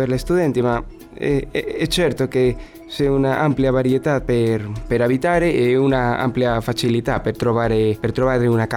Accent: Madrid, Community of Madrid, Spain; io vengo da Madrid dove il trasporto pubblico c'è il migliore del mondo

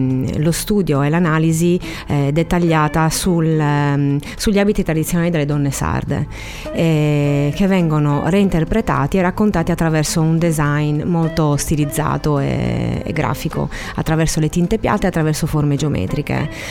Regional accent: Cagliari, Sardinia, Italy; io sono nata a Cagliari e ho fatto liceo artistico qua a Cagliari in via San Giuseppe

